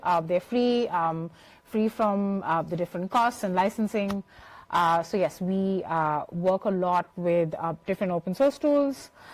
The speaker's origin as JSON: {"language": "English", "country": "India", "said": "I come from India where we have a lot of cyber scams"}